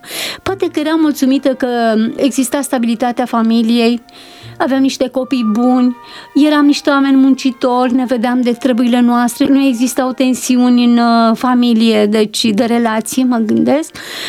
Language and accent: Romanian; Puchenii Moșneni, Prahova, Romania; born there; Am 59 de ani și m-am născut într-un sat aici, lângă, între Ploiești și București, Puchenii Moșneni se numește.